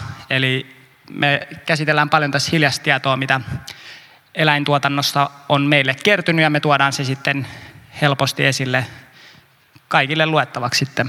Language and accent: Finnish; Uzbekistan; also born or lived in Tajikistan; mä kasvoin Keski-Aasiassa, tarkalleen ottaen Uzbekistanissa ja Tadžikistanissa. Siellä mä vietin mun nuoruuden